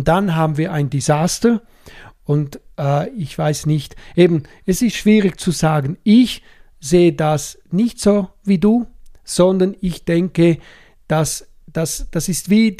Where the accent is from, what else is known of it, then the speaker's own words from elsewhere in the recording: Switzerland; Bei uns in der Schweiz verteilen wir nicht so Geld wie in Deutschland.